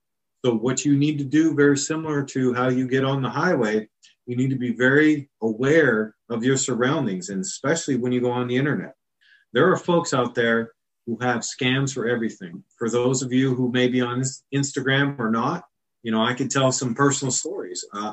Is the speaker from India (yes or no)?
no; Wilkes-Barre, Pennsylvania, United States; That's my hometown of Wilkes-Barre, Luzerne County